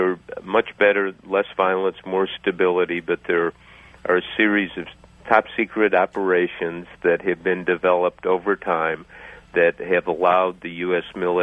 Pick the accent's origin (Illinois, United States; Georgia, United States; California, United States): Illinois, United States; Wheaton; I was raised in Chicago, out in Wheaton in DuPage County